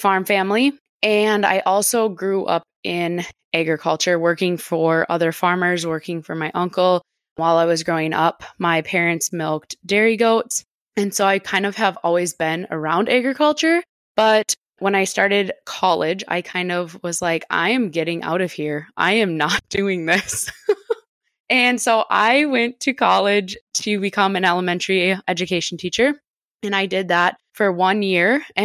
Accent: Minnesota, United States; Okay, so I am from central Minnesota. So like Jess said, kind of across the pond. So I'm from the United States

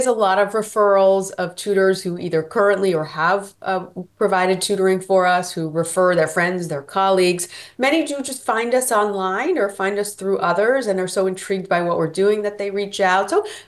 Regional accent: Florida, United States; I grew up in Florida, and I grew up within the field of education.

